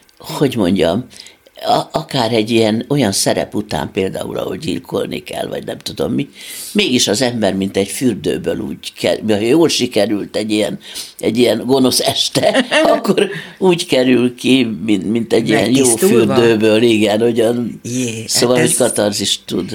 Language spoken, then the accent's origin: Hungarian; Kaposvár, Somogy, Hungary; Hál' Istennek fiatalkorunkban Kaposváron elég sokszor leszállt az Isten.